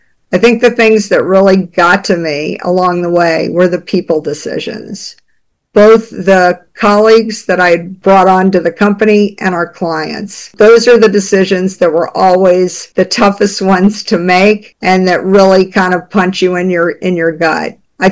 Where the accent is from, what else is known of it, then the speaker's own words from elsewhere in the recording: the South, United States; And I grew up in the South. We have a saying, you dance with the date that brung you.